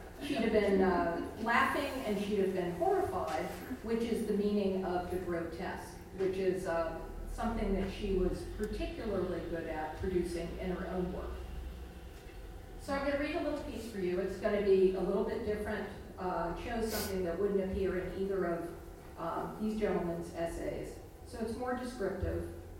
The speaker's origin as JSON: {"language": "English", "town": "Jacksonville", "region": "Florida", "country": "United States", "tie": "born or raised there", "said": "I'm a Southerner. I grew up in what you may think is not the South, but it really is, Jacksonville, Florida. It's right over the border from Georgia."}